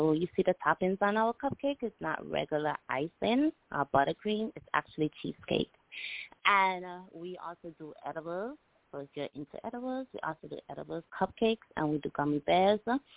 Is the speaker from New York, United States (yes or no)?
yes; Brooklyn, New York, United States; But, yeah, I'm from Brooklyn, New York.